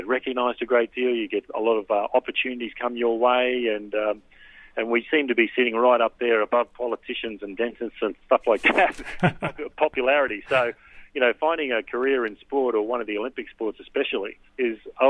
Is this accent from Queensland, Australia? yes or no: yes; Rockhampton, Queensland, Australia; I grew up in Rockhampton